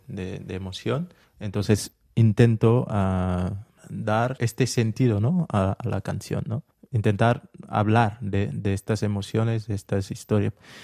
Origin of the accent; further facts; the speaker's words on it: Ziguinchor, Senegal; Sí, de Casamance. Soy del Ziguinchor, és la capital de Casamance, diguem-ne, sí.